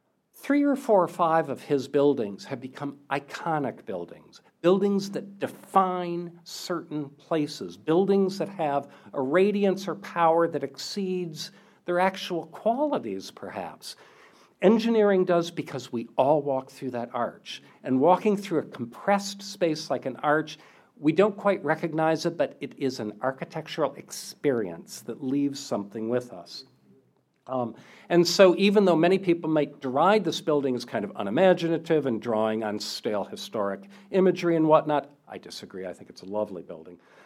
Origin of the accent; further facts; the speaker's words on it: Michigan, United States; I grew up in Oakland County. I know what it feels like.